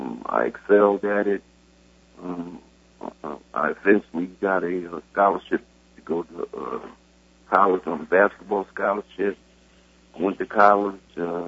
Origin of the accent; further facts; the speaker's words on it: New Jersey, United States; Oh, Joe, I'm originally from North New Jersey. I had a good childhood.